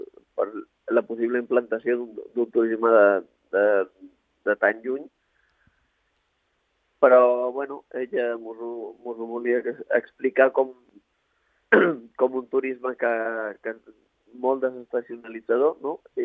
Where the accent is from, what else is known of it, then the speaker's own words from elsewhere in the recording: Formentera, Balearic Islands, Spain; tots els que som de Formentera i hem volgut viatjar